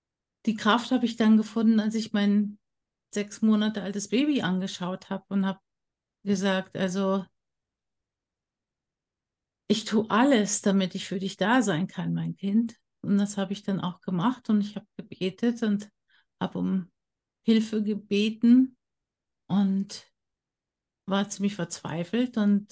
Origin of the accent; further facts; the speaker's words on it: Germany; wie wir alle zum Beispiel in Deutschland, wo ich aufgewachsen bin, mitbekommen haben